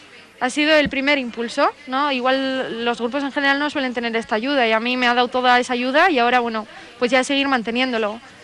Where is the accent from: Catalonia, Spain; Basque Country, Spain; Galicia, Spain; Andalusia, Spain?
Basque Country, Spain; Vitoria-Gasteiz; al final soy de Gasteiz, hablo euskera y hay que impulsarlo.